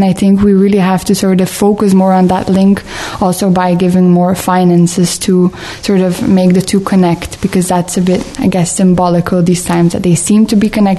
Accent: Flanders, Belgium; English is a second language; because I'm from the Flemish-speaking part of the country

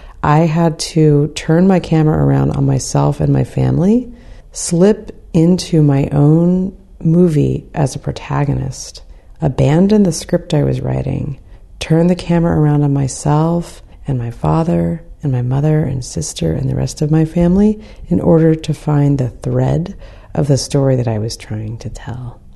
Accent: San Bernardino, California, United States; I grew up in San Bernardino, California. This is one of the poorest and most dangerous cities in the state of California. That's where I was born and raised.

